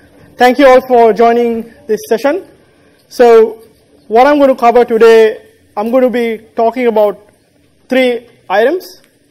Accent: Western Australia, Australia; so I'm from Western Australia, based in Perth.

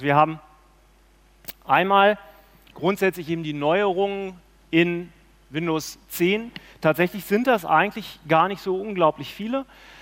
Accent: Hannover, Lower Saxony, Germany; Ich komme aus Hannover

